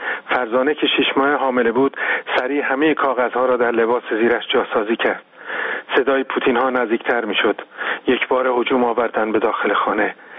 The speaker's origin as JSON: {"language": "Persian", "country": "Iran", "said": "به عنوان یک جوان ایرانی در اون سالها، از کودکی که خب در یک محله خیلی فقرآلوده به دنیا آمدم"}